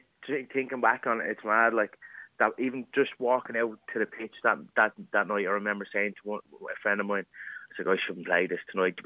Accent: New York, United States; born there; I was born in New York, and my mom moved back here when I was like 1 or 2

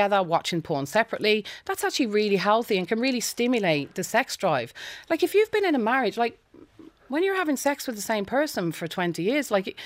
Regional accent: Ireland; I think as Irish people, we're a bit repressed in that front.

